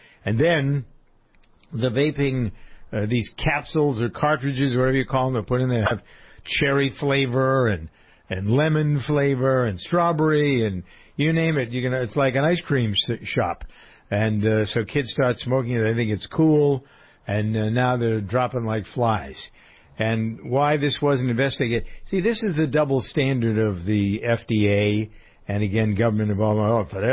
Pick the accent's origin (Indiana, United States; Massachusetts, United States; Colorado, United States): Massachusetts, United States; Framingham; born or raised there